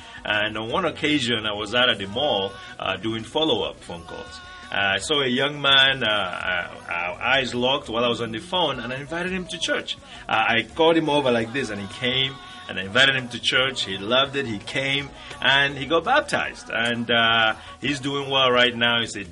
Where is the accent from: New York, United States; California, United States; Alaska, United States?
New York, United States; New York City; now in Zimbabwe; I came from New York City to be a part of the Harare Church of Christ mission team.